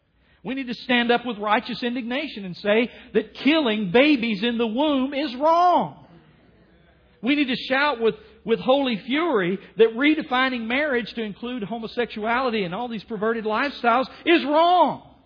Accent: Tennessee, United States; I'm from Tennessee, I can do that one.

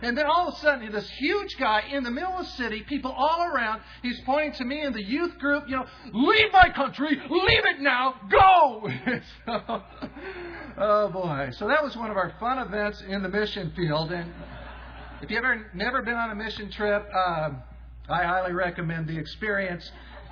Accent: Van Nuys, California, United States; moved away; I'm originally from these parts. I grew up in the San Fernando Valley. Anyone else here grew up in, I grew up in Van Nuys.

